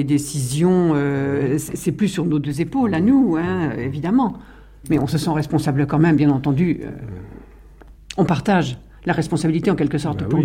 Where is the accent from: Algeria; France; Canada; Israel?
France; Vaunoise, Normandy; born there; Je suis née à Vaunoise, à côté. J'ai 68 ans.